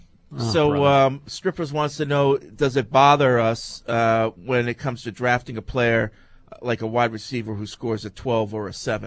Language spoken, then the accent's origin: English; Azores, Portugal; now in United States; I'm originally from the Azores, became a U.S. citizen back in 01, and I love this country. I wouldn't want to live anywhere else, even if it's smelly Florida.